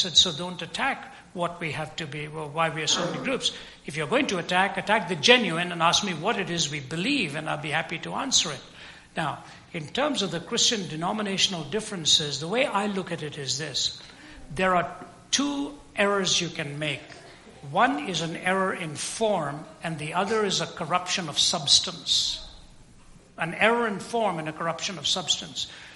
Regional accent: Delhi, India; I was raised in the Anglican Church in Delhi, although I never listened to a word when I was there.

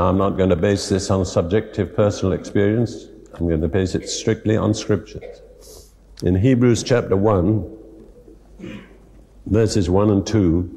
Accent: India; born there; I was born in India

